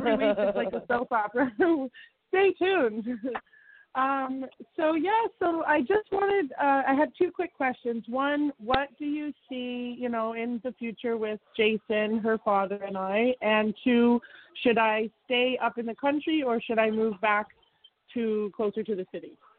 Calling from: Canada; I'm calling from Canada.

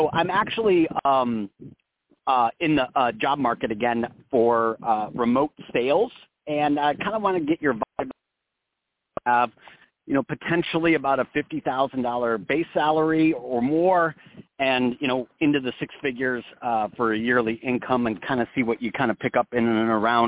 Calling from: Texas, United States; I'm calling from Texas.

